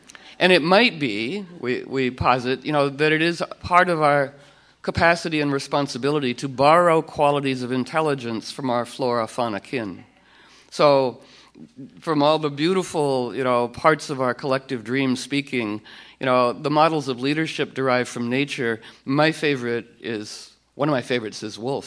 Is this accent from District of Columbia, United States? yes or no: yes; Washington, District of Columbia, United States; So I was raised in Washington, D.C. in a political family.